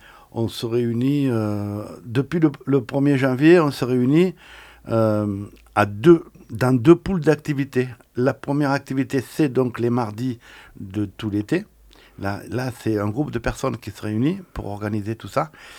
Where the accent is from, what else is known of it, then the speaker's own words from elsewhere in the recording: Draguignan, Provence-Alpes-Côte d'Azur, France; Moi, je suis plutôt originaire de Draguignan, Saint-Raphaël. Dans le sud.